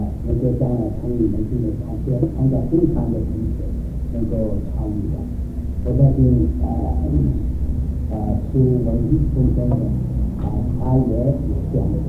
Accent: China; 我就是大陆人

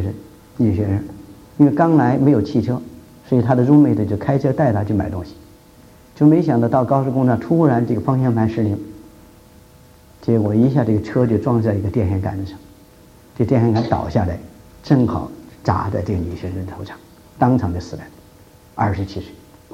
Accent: China; now in United States; 我经常讲，我们中国人说，中国人在北美的梦想是什么？

